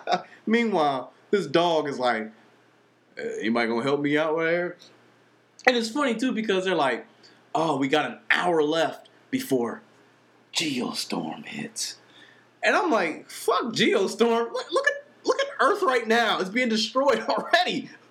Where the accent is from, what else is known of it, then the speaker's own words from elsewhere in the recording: United States; I've never been to India. I don't know what kind of carts they have out there. I'm from America.